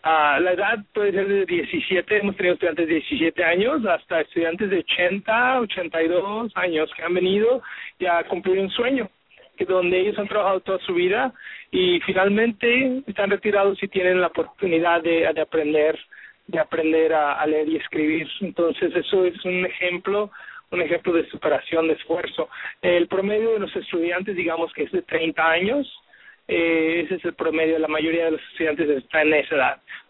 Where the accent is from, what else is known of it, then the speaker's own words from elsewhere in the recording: Mexico; Yo soy originario de México